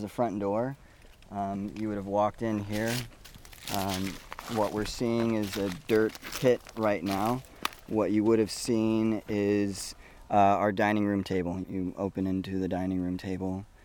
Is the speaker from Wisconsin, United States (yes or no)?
no; Paradise, California, United States; Yeah, so I was born and raised in Paradise, California, a small town in this western-facing slopes of the Sierra Nevadas, and I was shaped by nature.